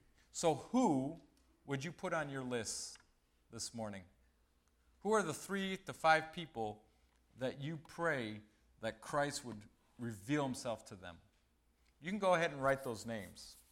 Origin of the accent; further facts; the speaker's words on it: Mali; also born or lived in France; I grew up in Mali, West Africa, and then France.